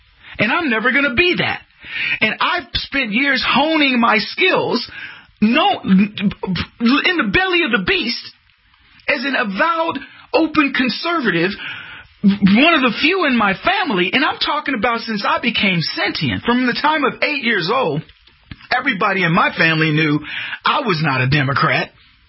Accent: United States; I traveled all these countries, and everywhere I went somewhere, I went, thank God I'm an American.

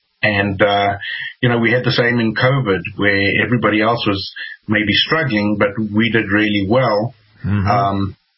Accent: South Africa; growing up in South Africa and spending a lot of time in the bush, in the wilds there

